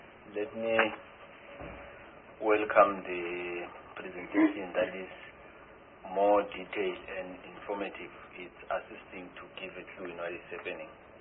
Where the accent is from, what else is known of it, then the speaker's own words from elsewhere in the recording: Northern Cape, South Africa; Even if I'm coming from Northern Cape, I can be able to reflect that in Northern Cape we've got these challenges.